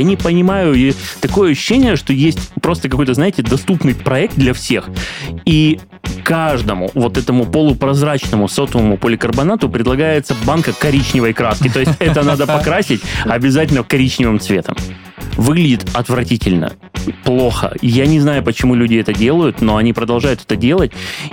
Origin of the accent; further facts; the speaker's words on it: Krasnodar, Krasnodar Krai, Russia; я коренной краснодарец, всегда жил в Краснодаре